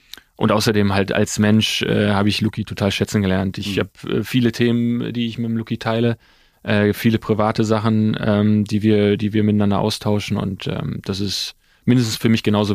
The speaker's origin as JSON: {"language": "German", "town": "Duisburg", "region": "North Rhine-Westphalia", "country": "Germany", "tie": "born there", "said": "Nee, geboren Duisburg. Geboren Duisburg."}